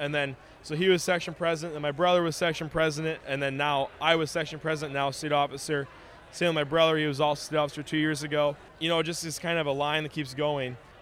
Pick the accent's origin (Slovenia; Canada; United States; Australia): United States; Pearl City, Illinois